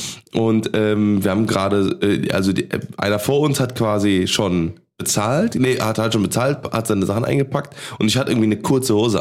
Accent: Cologne, North Rhine-Westphalia, Germany; für mich als, als Kölner, ne, als geboren, geboren und aufgewachsen

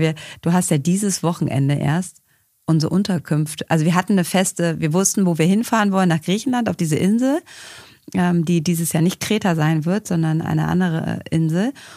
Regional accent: Vienna, Austria; Und dann fahren wir weiter in meine Heimatstadt, Wien.

